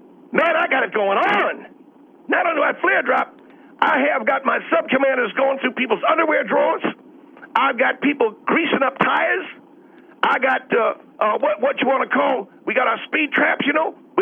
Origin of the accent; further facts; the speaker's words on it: Baltimore, Maryland, United States; And because I come from Baltimore, you know, I'm all about saving lives.